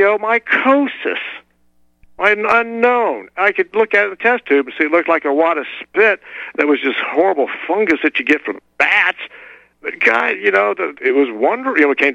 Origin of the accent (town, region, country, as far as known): Atlanta, Georgia, United States; born or raised there